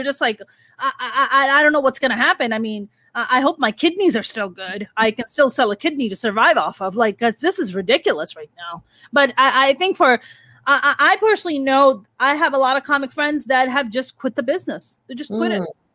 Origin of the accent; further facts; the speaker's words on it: Pakistan; moved away; Growing up, like I mentioned, growing up in Pakistan and then being here.